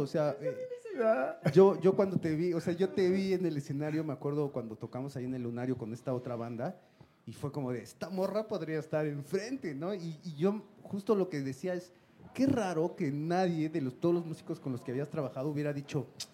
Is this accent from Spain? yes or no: no; Mexico; regresar a un poco a una raíz que yo pues tenía como mexicano y que todos tenemos